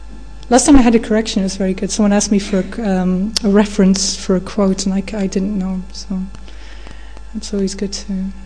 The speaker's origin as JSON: {"language": "English", "region": "England", "country": "United Kingdom", "said": "I'm always embarrassed when they talk about India because I'm English"}